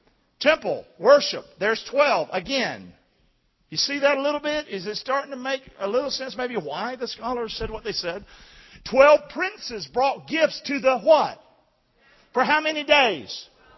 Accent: Rockingham, United States; Don't forget, I'm from Rockingham.

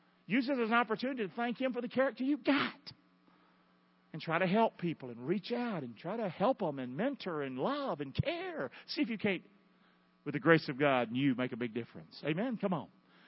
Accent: Rockingham, North Carolina, United States; I'd have never done that growing up in Rockingham.

